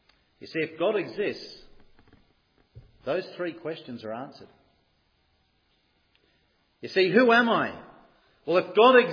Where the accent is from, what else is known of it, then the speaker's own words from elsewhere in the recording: Fremantle, Western Australia, Australia; born there; as you can tell by my brogue, I wasn't born in Newton Arts. I was born in Fremantle in Western Australia.